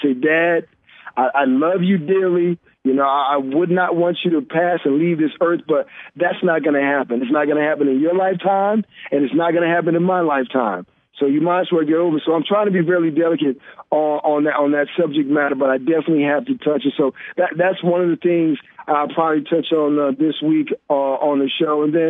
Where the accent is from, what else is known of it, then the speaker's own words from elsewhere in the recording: Miami, Florida, United States; I grew up in Miami as a Miami fan.